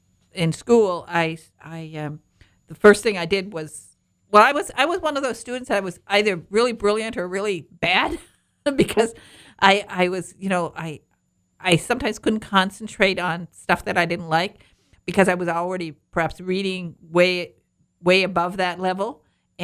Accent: Michigan, United States; also born or lived in Detroit; I'm from Northern Michigan, but then we moved to Detroit, and we had this wonderful library called McGregor Public Library

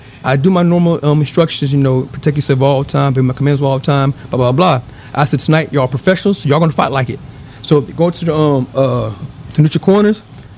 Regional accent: Tampa, Florida, United States; fast forward 3 years later, I'm in my hometown in Tampa.

